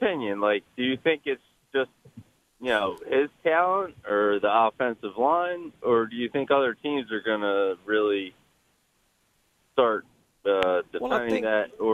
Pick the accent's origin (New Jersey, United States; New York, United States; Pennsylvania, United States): Pennsylvania, United States; Philadelphia; Hey, I'm born and raised in Philly.